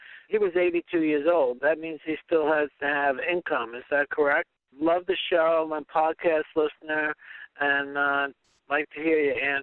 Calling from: Brick, New Jersey, United States; I'm calling from Brick, New Jersey.

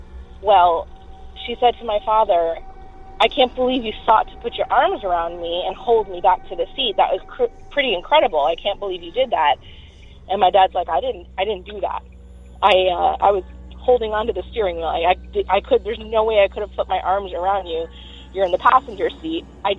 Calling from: Orlando, Florida, United States; I'm calling from Orlando, Florida.

